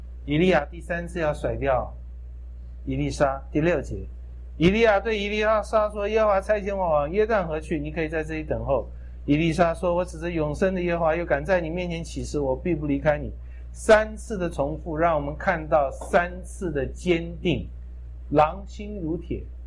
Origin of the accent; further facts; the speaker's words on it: China; 所以我们中国人讲学问是很重要。